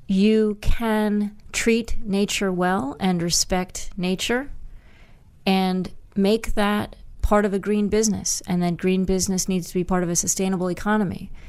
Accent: Hastings-on-Hudson, New York, United States; I was a young lass traipsing the hills and streams in my hometown of Hastings on Hudson, New York, on the Hudson River.

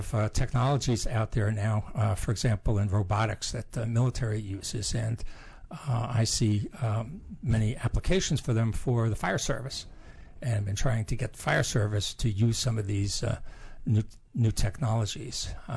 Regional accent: Bronx, New York, United States; I grew up in the Bronx.

